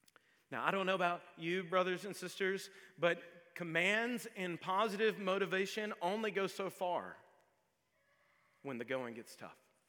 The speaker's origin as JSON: {"language": "English", "region": "the South", "country": "United States", "said": "It's hard to say as a Southerner."}